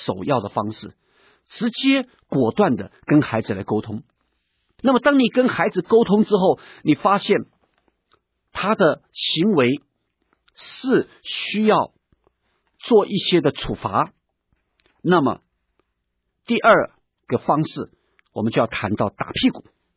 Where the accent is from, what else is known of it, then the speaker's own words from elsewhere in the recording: China; 所以我们中国人说棒下出孝子